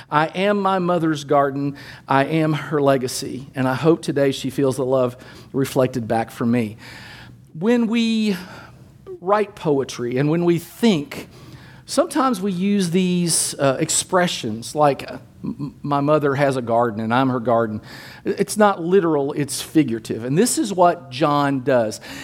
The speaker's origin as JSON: {"language": "English", "region": "Kentucky", "country": "United States", "said": "You know, I'm a guy from Kentucky."}